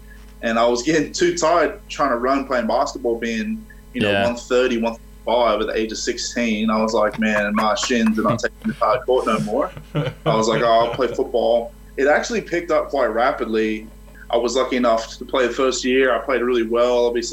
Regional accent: Brisbane, Queensland, Australia; also born or lived in Cannon Hill; I'm Indigenous boy, born and raised in Brisbane. You know, I've been through those whole circles. Like, I lived on the south side of Brisbane my whole life.

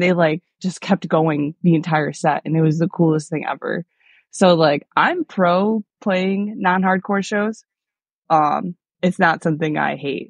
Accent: Holley, New York, United States; I grew up closer to Rochester, so I'm from a very, very small farm town called Holly, New York, and it's, like, right next to Brockport, where, like, SUNY Brockport, the college is.

